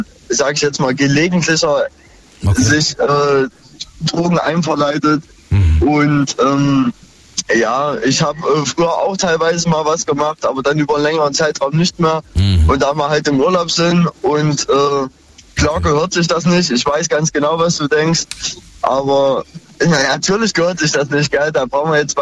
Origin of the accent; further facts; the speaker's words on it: Munich, Bavaria, Germany; Ich komme aus München